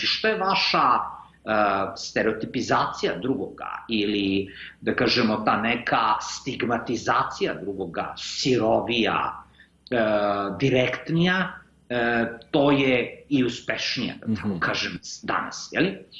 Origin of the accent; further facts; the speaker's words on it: Belgrade, Serbia; Srbija, odakle ja dolazim iz Beograda